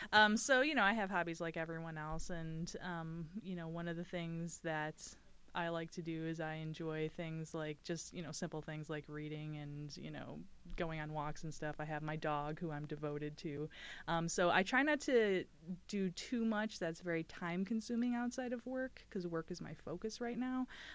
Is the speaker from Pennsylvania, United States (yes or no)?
no; Wisconsin, United States; This being my hometown, I was definitely hoping to be able to stay in Kenosha County.